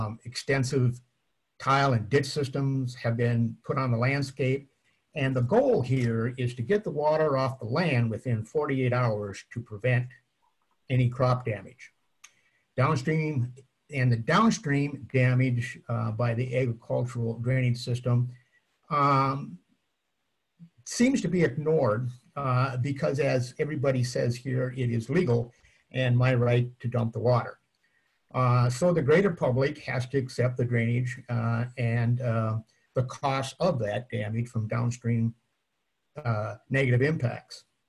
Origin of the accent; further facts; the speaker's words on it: Minnesota, United States; For those of you that don't know where I'm from Renville County, which is about 85 miles west of the cities on Highway 212.